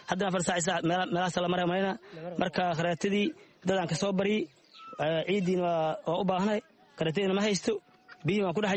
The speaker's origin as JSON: {"language": "Somali", "town": "Saakow", "region": "Middle Jubba", "country": "Somalia", "lives_now": "Dhagaxley, Somalia", "said": "Dadkii cusub oo gadaalka imaadaan ahay, waxaan ka soo barakacay degmada Saakow, xasoon iyo shan bilood meelasan aan deganahay."}